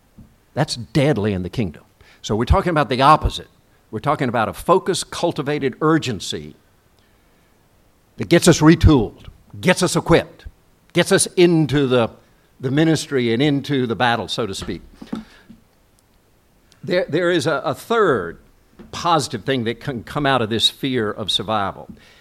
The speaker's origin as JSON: {"language": "English", "country": "South Korea", "tie": "born or raised there", "said": "And I grew up in Korea immediately following the Korean War."}